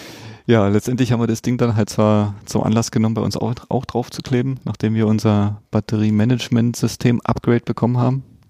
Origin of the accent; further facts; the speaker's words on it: East Germany, Germany; bei uns im Osten